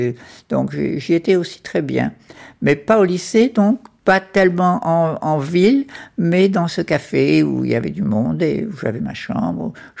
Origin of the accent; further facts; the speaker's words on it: Bordj Bou Naâma, Algeria; Donc, j'ai été élevée à Borj-Benaïa et je suis allée à l'école à Borj-Benaïa. Nous y sommes restés jusqu'à la mort de mon père. C'est-à-dire que jusqu'à 14 ans, je suis restée à Borj-Benaïa.